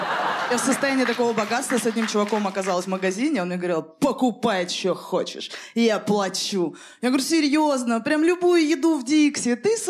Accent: Nizhny Novgorod, Nizhny Novgorod Oblast, Russia; Я ездила в Нижний Новгород, я из Нижнего Новгорода.

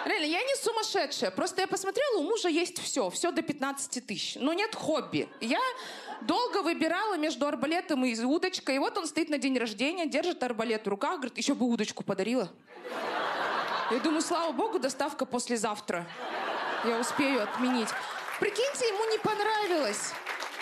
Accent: Chelyabinsk Oblast, Russia; born there; я родилась не в Москве, а в какой-то деревне под Челябинском. Но недавно осознала всю прелесть того, что я не москвичка.

